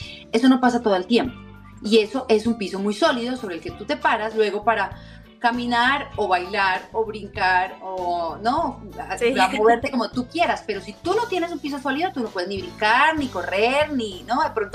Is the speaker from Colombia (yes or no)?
yes; Colombia; no solamente para nosotros como colombianos